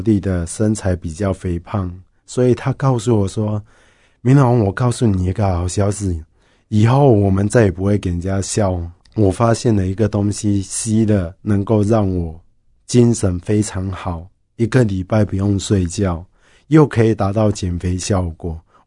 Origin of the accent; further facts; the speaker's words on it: Pingzhen, Taoyuan, Taiwan; 从小我是在桃园平镇长大，家里面是务农。